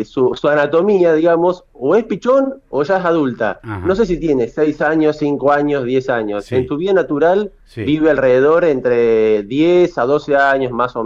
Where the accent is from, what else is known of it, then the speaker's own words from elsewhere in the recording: Corral de Bustos, Córdoba, Argentina; trasladándome desde Corral de Bustos por acá, que sí, es mi ciudad natal